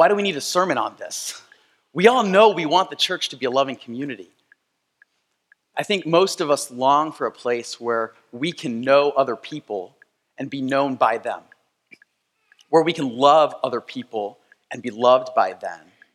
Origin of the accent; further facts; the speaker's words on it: Philippines; now in United States; Before I settled down in the suburbs of Chicago, I grew up in the Philippines, where my parents were missionaries.